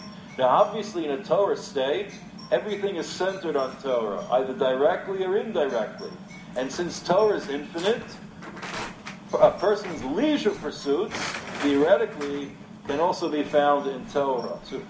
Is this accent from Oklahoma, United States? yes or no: no; Muncie, Indiana, United States; a story my neighbor told me once when I grew up in Muncie.